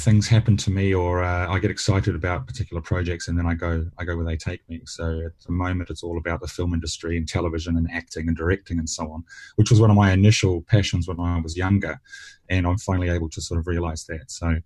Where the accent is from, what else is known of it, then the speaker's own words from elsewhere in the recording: New Zealand; now in London, United Kingdom; my knowledge of the UK really comes from British comedy and growing up in New Zealand watching British television.